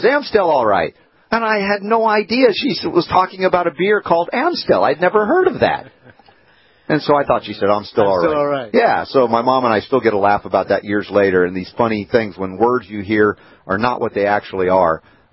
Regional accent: the South, United States; I was from the South, right? Beer, right? It's Budweiser.

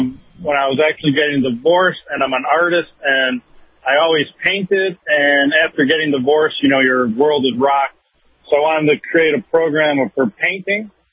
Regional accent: Chicago, Illinois, United States; So I'm from the Chicago area at the time.

